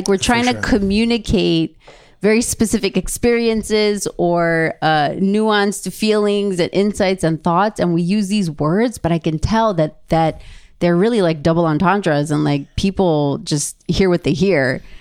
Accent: Kawasaki, Kanagawa, Japan; also born or lived in Tokyo; being American and being Japanese, like being Buddhist and being Jewish, like being born and raised in Tokyo, Japan, and growing up in Kawasaki, Japan

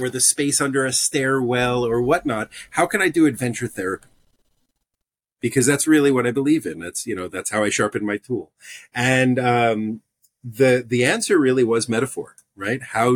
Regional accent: New York, United States; now in Vermont, United States; I'm living in Vermont. I came from New York originally. I was in the suburbs of New York City. And from about 13, I used to say, I'm going to live in Vermont.

